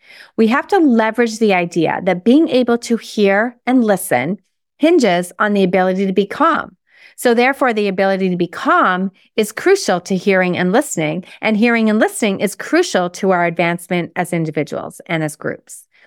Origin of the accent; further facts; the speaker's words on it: Toronto, Ontario, Canada; I saw her speak in my hometown of Toronto